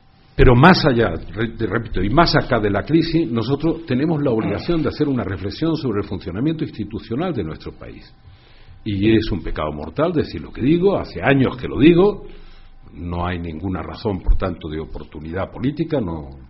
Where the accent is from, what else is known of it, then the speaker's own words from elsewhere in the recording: Spain; Nosotros como españoles deberíamos hacer una reflexión